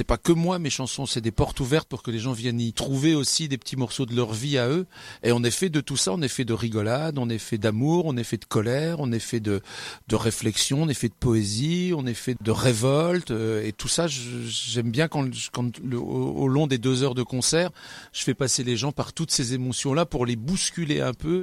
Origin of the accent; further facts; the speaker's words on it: Sedan, Grand Est, France; born there; now in Bar-le-Duc, France; Voilà, je suis né à Sedan, mais maintenant j'habite à Bar-le-Duc, en Meuse, dans le Grand Est.